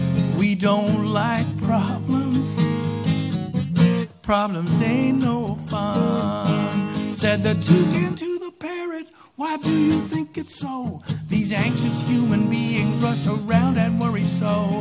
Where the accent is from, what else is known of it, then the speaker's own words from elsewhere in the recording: United States; being an American, I was just all nervous about which one to buy.